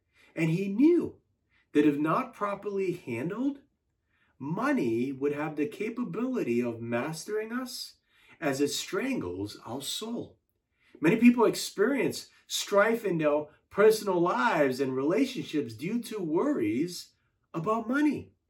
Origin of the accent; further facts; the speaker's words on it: United States; I, as an American, don't worry about my next meal